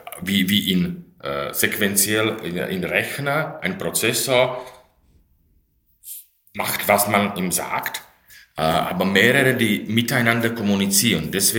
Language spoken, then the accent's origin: German; Slovakia; German is a second language; moved away as an adult; now in Germany; ich komme aus der Slowakei. Hier habe ich studiert